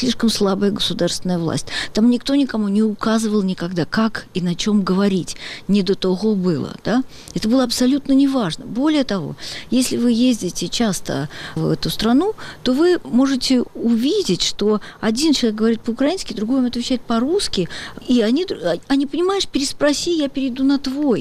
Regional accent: Russia; Просто они не догадываются, что мы из России

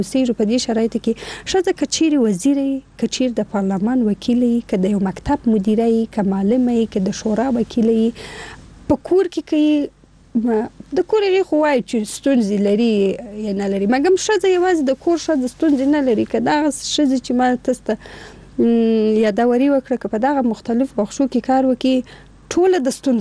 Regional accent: Afghanistan; د افغانستان په ګوټ ګوټ کې چې ولاړ سم زه احساس ته خوشاله کوم ځکه زه افغان یم

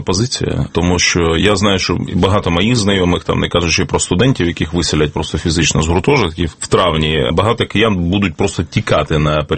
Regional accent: Kyiv, Ukraine; Я скажу, як киянин

